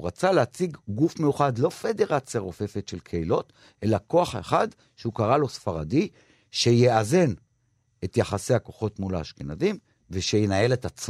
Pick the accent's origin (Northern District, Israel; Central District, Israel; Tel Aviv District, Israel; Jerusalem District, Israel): Jerusalem District, Israel; Jerusalem; אני עולה לאוטובוס בירושלים, אני ירושלמי